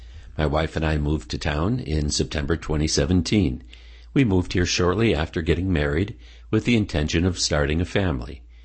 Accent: Clinton, Massachusetts, United States; in the town of Clinton, a community that I have been fortunate to call home for most of my life. Growing up in Clinton, I learned what true commitment to community looks like.

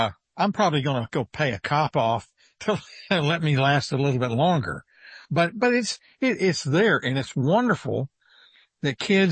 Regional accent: Fairfield, Texas, United States; John Glenn came to deer hunt in my hometown of Fairfield, Texas, which is 90 miles south of Dallas and 161 miles north of NASA.

